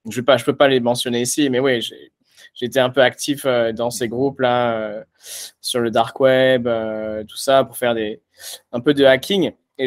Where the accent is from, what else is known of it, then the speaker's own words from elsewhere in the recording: La Seyne-sur-Mer, Provence-Alpes-Côte d'Azur, France; also born or lived in Hyères; j'ai, j'ai grandi à La Seyne-sur-Mer, à côté de.